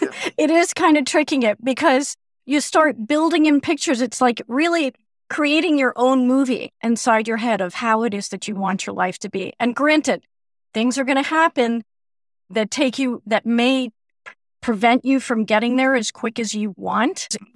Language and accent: English; New York City, New York, United States; I grew up in New York City and there aren't many golf courses around